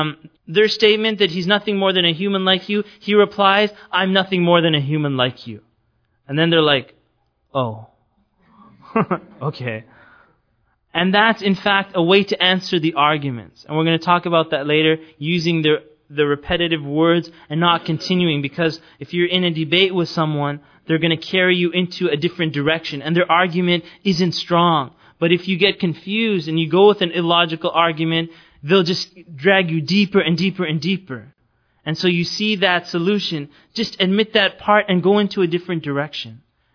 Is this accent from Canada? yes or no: yes; Canada